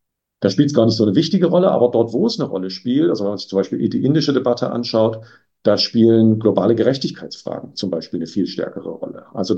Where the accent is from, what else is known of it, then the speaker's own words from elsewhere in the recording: Germany; Also ich komme aus Deutschland.